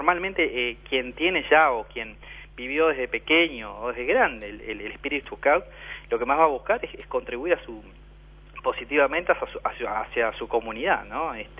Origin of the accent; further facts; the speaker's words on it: Salto, Uruguay; Yo soy salteño y crecí yendo a clases de inglés gratis en la escuela Irán, de los masones en Salto